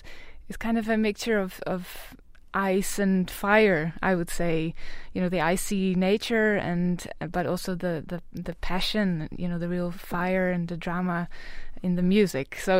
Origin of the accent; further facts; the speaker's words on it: Friesland, Netherlands; So I'm from Friesland in the north of Holland, which is quite near to Scandinavia